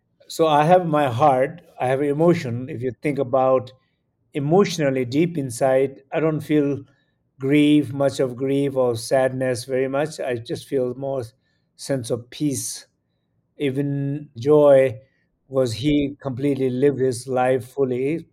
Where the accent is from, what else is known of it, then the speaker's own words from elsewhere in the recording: India; born there; So, well, I was born in India. My parents were left Tibet in 1959 when the Chinese took it over Tibet. So they flee there to India, and I was born there.